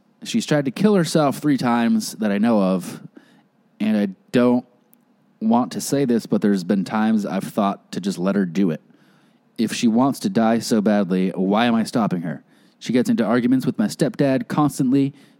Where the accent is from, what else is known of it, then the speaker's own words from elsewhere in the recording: Australia; I'm from Australia.